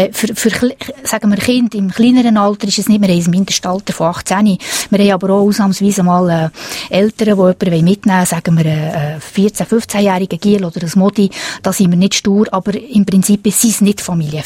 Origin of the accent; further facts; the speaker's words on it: Valais, Switzerland; Wir kommen aus einer Gegend, die voll ist von diesen wunderschönen Mauern.